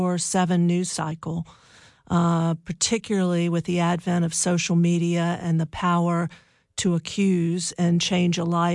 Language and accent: English; Chapel Hill, North Carolina, United States; I grew up in Chapel Hill, a beautiful, wonderful childhood.